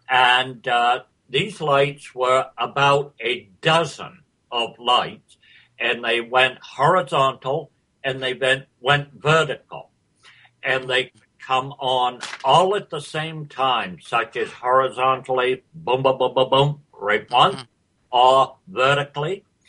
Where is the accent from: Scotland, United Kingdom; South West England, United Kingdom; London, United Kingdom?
South West England, United Kingdom; accent: Somerset; Well, many people think it's Irish, James, but actually it's from Somerset County, England. I'm English.